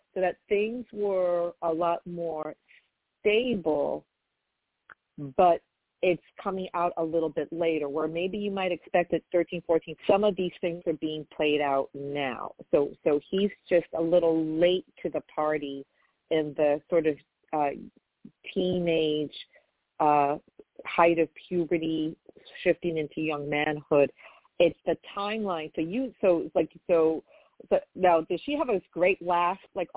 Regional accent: New York, United States; and I'm from New York, so I may not get this accurately

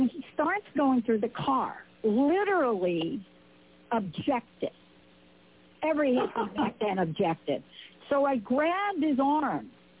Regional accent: New York, United States; I was in New York with him. I'm from New York.

